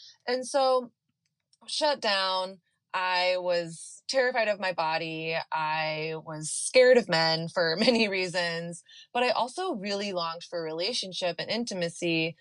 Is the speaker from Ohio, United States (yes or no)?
no; Texas, United States; I grew up in the South in Texas during the height of the purity culture.